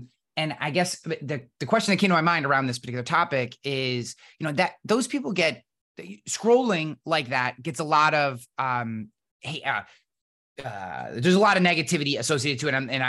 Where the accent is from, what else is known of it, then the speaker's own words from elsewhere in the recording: East Coast, United States; I'm from the East Coast and Irish and country and whatever you want a moniker you want to put on it.